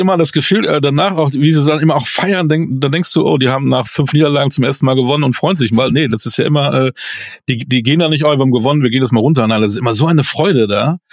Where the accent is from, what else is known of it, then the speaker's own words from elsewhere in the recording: Münster, North Rhine-Westphalia, Germany; Ich bin in Münster geboren. Ich habe da 23 Jahre gelebt.